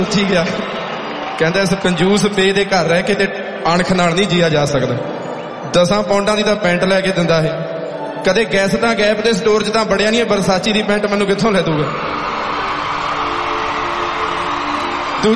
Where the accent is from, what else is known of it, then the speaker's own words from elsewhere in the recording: Punjab, India; moved away as an adult; ਅਸੀਂ ਜਿਹੜੇ ਪੰਜਾਬ ਤੋਂ ਜੰਮ ਪਲ ਕੇ ਇੱਧਰ ਆਏ ਹਾਂ ਵੱਡੇ ਹੋ ਕੇ ਆਏ ਹਾਂ